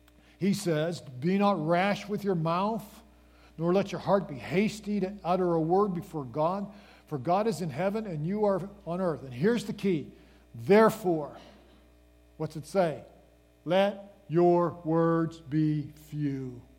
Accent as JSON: {"language": "English", "region": "Pennsylvania", "country": "United States", "accent": "Pennsylvania", "said": "That's my Pennsylvania accent kind of kicking in there."}